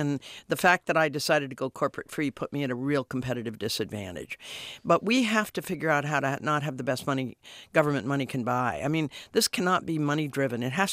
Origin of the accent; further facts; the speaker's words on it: San Diego, California, United States; born there; So I was born in San Diego, but my family's been here a long time